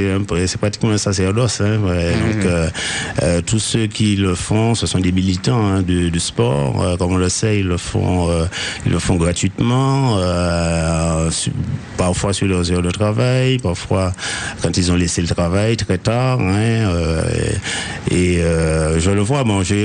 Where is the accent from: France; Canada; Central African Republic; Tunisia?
France; Martinique; la formation basique a été faite chez nous en Martinique